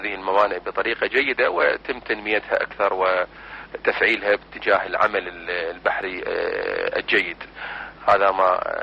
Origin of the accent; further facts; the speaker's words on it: Iraq; ما عندنا في العراق في السابق أنه هناك موانئ أهلية